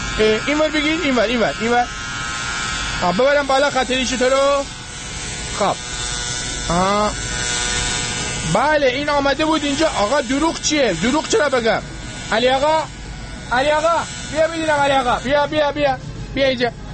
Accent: Rasht, Gilan, Iran; منم آرایشگرم، منم رشتیم

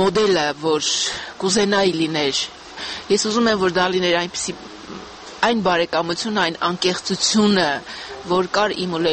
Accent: Akhalkalaki, Samtskhe-Javakheti, Georgia; moved away; ուրեմն ախալքալակ է, չնայած արդեն 30 տարուց ավել է դրսում եմ ապրում, բայց դա ոչինչ չի նշանակում

